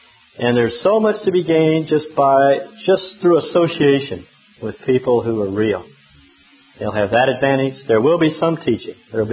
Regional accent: Texas, United States; I was raised in Texas, and there was a Mule Shoe Texas out in West Texas, and every kid in the world wondered how in the world that city came to have that name.

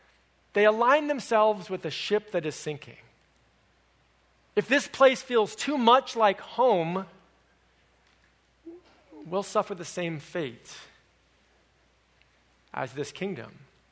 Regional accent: Connecticut, United States; Several years ago, I visited the house where I grew up in Connecticut.

